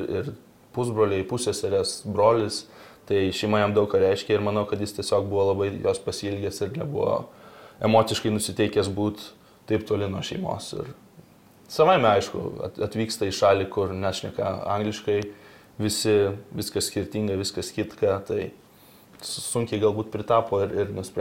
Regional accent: Vilnius, Vilnius County, Lithuania; moved away; Tai gimėjau ir augau Vilniuje, visai netoli čia ir pradinė Žirmūnuose buvo, po to Pašilaičiuose buvo ta pagrindinė mokykla gimnazija buvo prie Vilniaus licėjaus, tai augau gyvenau Vilniuje

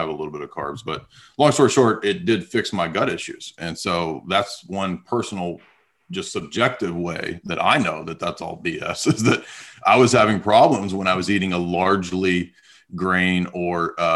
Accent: San Diego, California, United States; also born or lived in South; I'm just an American born, Southern born actually guy who, my dad was in the Navy. So I grew up in San Diego for many years.

